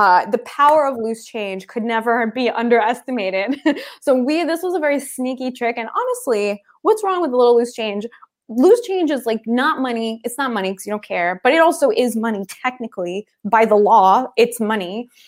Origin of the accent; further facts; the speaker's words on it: Philadelphia, Pennsylvania, United States; I grew up in Philly and we had a special trip, a very special trip to New York, which is like a big, big deal when you're a little kid from the suburbs.